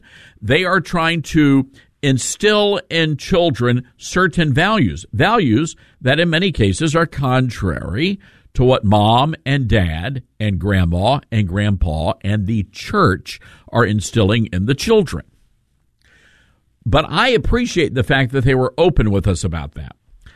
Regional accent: South Haven, Mississippi, United States; that's what we did as kids growing up in South Haven, Mississippi.

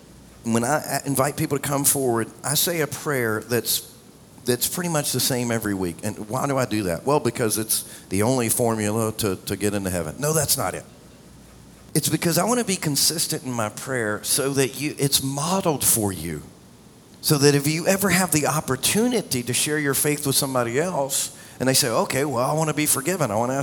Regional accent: the South, United States; And, you know, I'm from the South. It's a common thing to say, hey, how you doing?

